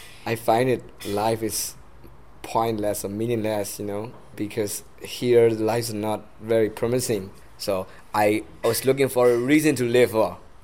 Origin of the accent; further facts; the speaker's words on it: Myanmar; That wasn't fair, you know, just because we are from Myanmar.